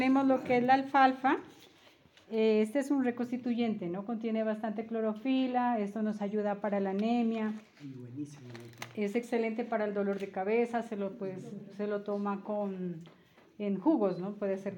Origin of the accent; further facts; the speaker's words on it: Funes, Nariño, Colombia; soy del resguardo de Funes.